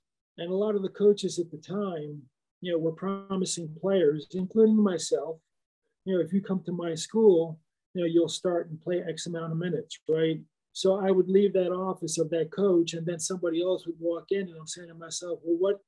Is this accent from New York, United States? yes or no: yes; New York, United States; moved away; But I'd be lying if I didn't say, you know, growing up in New York and moving to the South in 1972, you know, wasn't a huge adjustment.